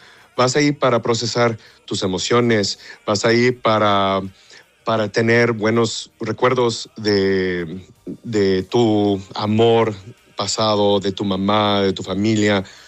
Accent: Texas, United States; also born or lived in Mexico; yo soy mitad mexicano, pero crecí en Texas, entonces mi español es un poco raro.

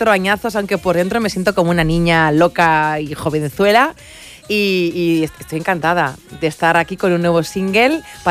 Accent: Galdakao, Basque Country, Spain; hacía más de 20 años que no venía a las fiestas de mi pueblo, de Galdácao.

